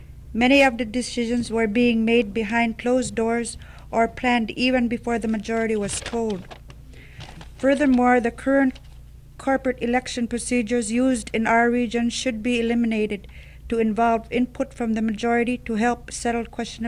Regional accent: Ambler, Alaska, United States; from Ambler.

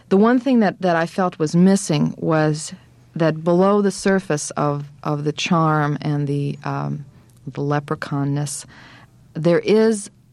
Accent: United States; As an American, you begin to feel like blobs of speech are coming out of your mouth.

